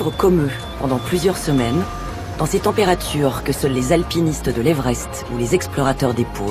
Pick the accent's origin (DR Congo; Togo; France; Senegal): France; Je suis une vraie Française, éternellement insatisfaite.